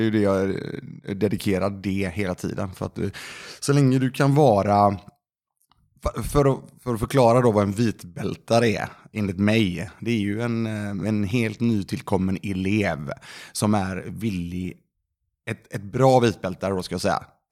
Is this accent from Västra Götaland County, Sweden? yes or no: yes; Lindome, Västra Götaland County, Sweden; moved away as an adult; now in Gothenburg, Sweden; Jag har ju bott betydligt längre i västra Frölunda än vad jag faktiskt gjorde i Lindome, där jag är uppvuxen. Så att jag lämnade Lindome när jag var 19.